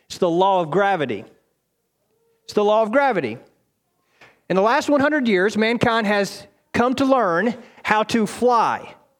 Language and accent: English; United States; born there; accent: southern; Well, you'll bear patiently with me if my southern drawl comes out. I am an American by birth, but I claim my citizenship in heaven.